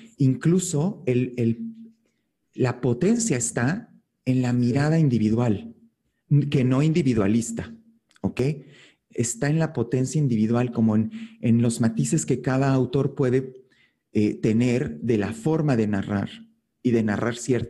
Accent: Querétaro, Mexico; que soy también, pues, un queretano, ¿no? Y que estudié mi licenciatura y mi maestría en letras aquí en Querétaro

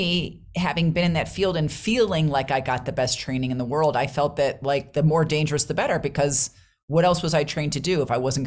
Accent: United States; Yeah, so I'm from the United States, because I know, you know, obviously you have an expansive listenership.

